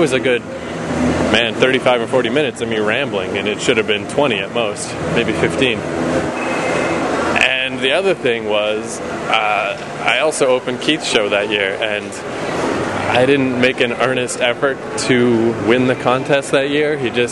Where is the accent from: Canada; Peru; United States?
Canada; Fredericton, New Brunswick; there's no bus that goes straight through from my hometown of Fredericton all the way to New York.